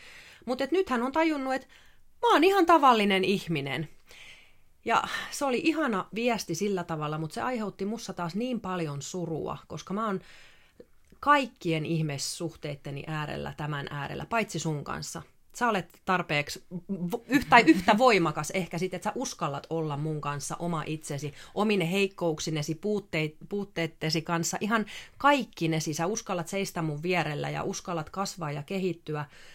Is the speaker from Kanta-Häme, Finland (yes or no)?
no; Vantaa, Uusimaa, Finland; mä oon ihan tavallinen ja mä oon vaan Vantaalta